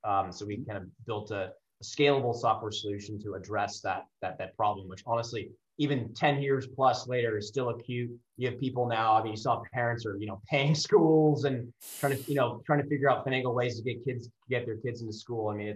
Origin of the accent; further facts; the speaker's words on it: California, United States; growing up in the Bay Area and in Silicon Valley, I've always been super interested in tech and entrepreneurship and investing.